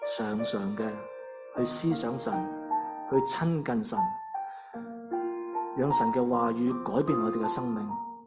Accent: Hong Kong; moved away as an adult; 很多年前，当我年轻的时候从香港过来温哥华留学的时候呢

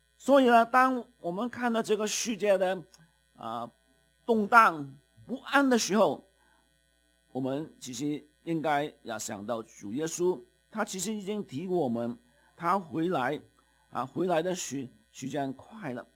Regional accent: Canada; 特别我们加拿大人也有很多的担心

